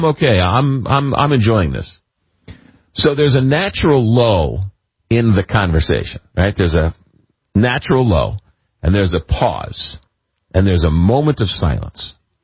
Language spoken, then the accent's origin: English; Manhasset, New York, United States; nice to meet you. … I grew up in Long Island."